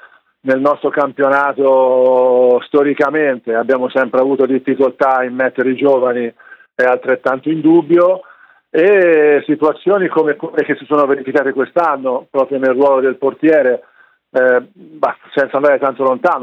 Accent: Livorno, Tuscany, Italy; born there; Poi il fatto di essere nato a Livorno è un po' un'anomalia

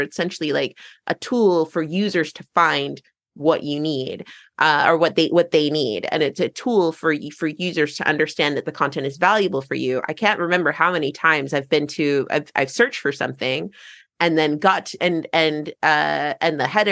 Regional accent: United States; now in England; like I'm American and living in England

